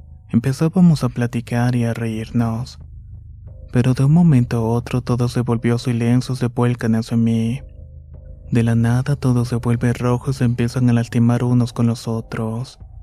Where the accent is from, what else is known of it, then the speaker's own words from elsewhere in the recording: Caracas, Capital District, Venezuela; Soy de Caracas, Venezuela, y esto que les voy a contar comenzó cuando tenía alrededor de 6 o 7 años.